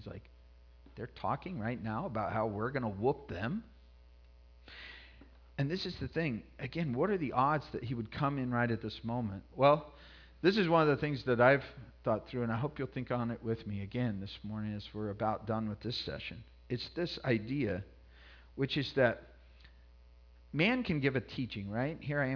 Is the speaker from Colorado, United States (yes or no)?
yes; Colorado, United States; I grew up in Colorado, and one of the things in Colorado is you have hills, you know.